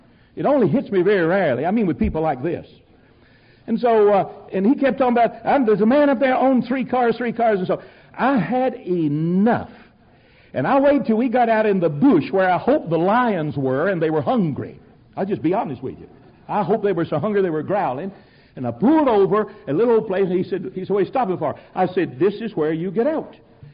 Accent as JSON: {"language": "English", "country": "United States", "said": "You're an American. Caught my accent. Yes."}